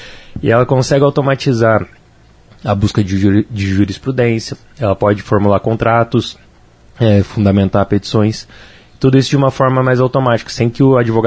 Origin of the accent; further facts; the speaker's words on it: Campo Mourão, Paraná, Brazil; Eu sou de Campo Mourão, né? Campo Mourão, para quem não sabe, é uma cidade pequena, tem 80 mil habitantes.